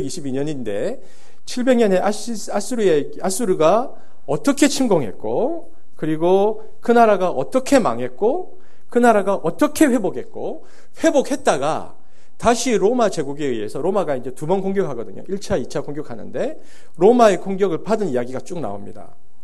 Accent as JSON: {"language": "Korean", "region": "Busan", "country": "South Korea", "tie": "born or raised there", "said": "이런 걸 제가 부산에 살았는데 이게 표준어인지 한국말인지 일본말인지 뭐 구루마 이런 말 있잖아요. 그리고 심지어는 이빠이라는 말도 썼습니다. 이게 한국말인지 일본말인지 모르고 컸어요."}